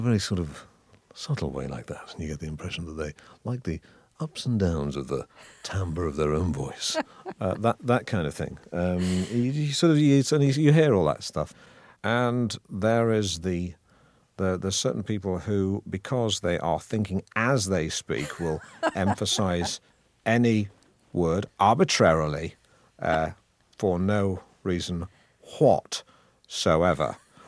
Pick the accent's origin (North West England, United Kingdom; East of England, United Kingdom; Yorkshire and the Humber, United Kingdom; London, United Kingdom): North West England, United Kingdom; Manchester; accent: northern; I'm from Manchester, so I have a northern accent, a regional accent, which is what it was, quite pronounced.